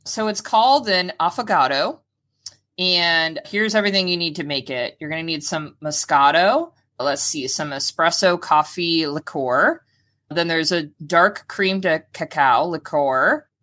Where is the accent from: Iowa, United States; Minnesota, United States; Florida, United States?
Florida, United States; You know, obviously like WEF is a growing up in Florida, it's like where you've always gone.